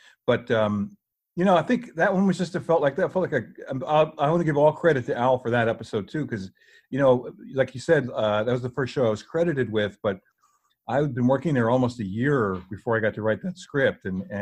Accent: New York, United States; also born or lived in New Jersey; Growing up as a kid, I grew up in the New York area, New York, New Jersey area, in the pre-cable days

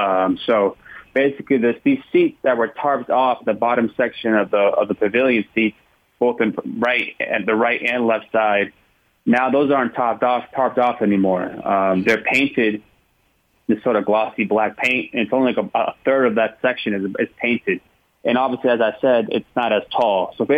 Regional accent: East Coast, United States; I'm from the East Coast, so … was, I guess...

